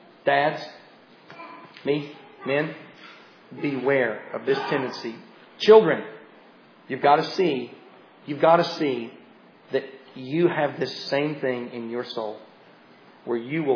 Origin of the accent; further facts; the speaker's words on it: Tennessee, United States; I am from Tennessee.